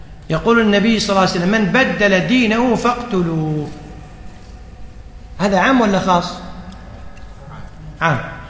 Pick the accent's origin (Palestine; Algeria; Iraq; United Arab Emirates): United Arab Emirates; Ajman; الإذخر نوع من الأعشاب ينبت في الصحراء، عندنا في عجمان واجد